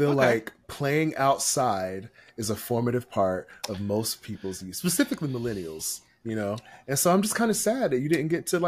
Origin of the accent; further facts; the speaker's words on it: the South, United States; So, like, for me, when I grew up in the South, I was outside all the time. Like, I was in the woods.